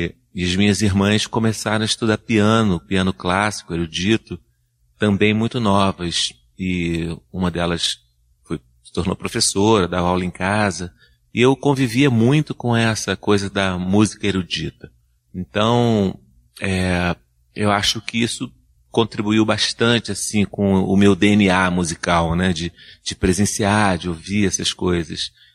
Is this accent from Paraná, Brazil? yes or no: no; Petrópolis, Rio de Janeiro, Brazil; Eu sou de Petrópolis, né? Petrópolis está totalmente ligado à história do Brasil